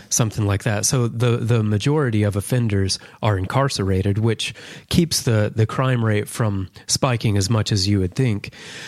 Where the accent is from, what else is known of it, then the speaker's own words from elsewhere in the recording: North Carolina, United States; Then in 2016, there were Milwaukee riots and also some riots in Charlotte, in my home state there.